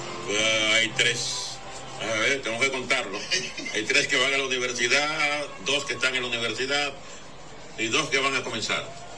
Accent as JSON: {"language": "Spanish", "region": "La Romana", "country": "Dominican Republic", "said": "Así que gracias a mi pueblo de La Romana"}